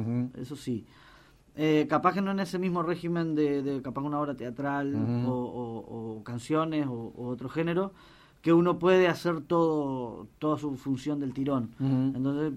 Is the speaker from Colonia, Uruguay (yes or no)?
no; Salto, Uruguay; Yo en realidad empecé haciendo teatro humorístico en Salto, yo soy de Salto.